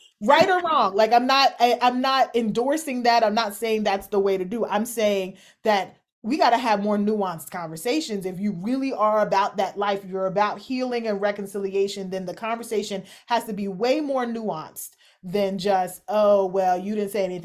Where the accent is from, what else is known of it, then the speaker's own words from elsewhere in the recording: Kentucky, United States; I'm from Kentucky. I've seen national championship celebrations do more damage than the riots did.